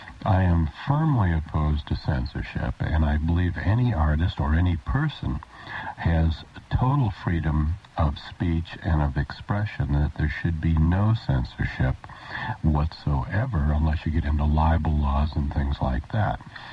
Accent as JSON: {"language": "English", "region": "California", "country": "United States", "tie": "born or raised there", "said": "I think maybe the fact that I grew up in Southern California."}